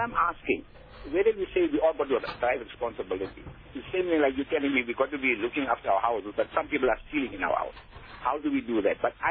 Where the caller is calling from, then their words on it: Lenasia, Gauteng, South Africa; I'm calling from Lanesia Extension 6.